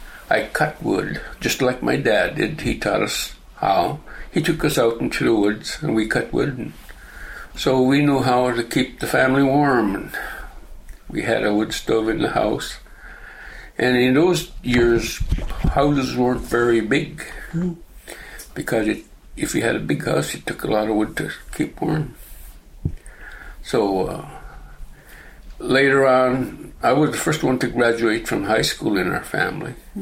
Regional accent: Dillingham, Alaska, United States; also born or lived in Nagushik; I was born in Nagushik, Alaska, which is a summer fishing camp. My father was a Swede from Sweden, and my mother was from Nelson Island, so she's a Yupik Eskimo, so I'm a Swede Eskimo. And I grew up here in Dillingham.

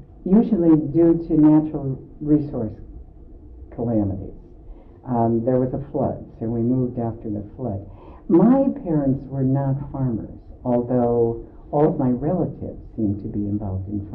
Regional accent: Nebraska, United States; born there; Oh, I was born in the Midwest, in Nebraska.

